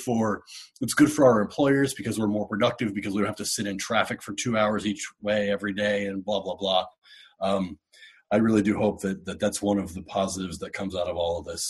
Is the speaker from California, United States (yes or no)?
no; Columbus, Ohio, United States; moved away; also born or lived in Kentucky; Yeah, so I grew up in Columbus, but then due to some family circumstances, moved away in the mid-90s.